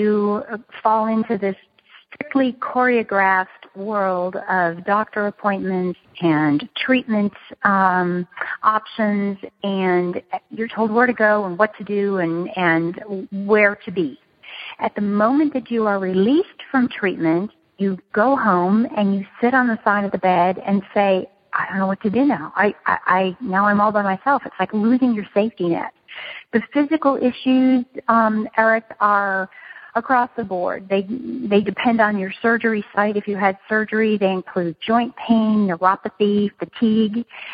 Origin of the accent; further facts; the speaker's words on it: the South, United States; I'm a Southerner. Judy's a Northerner.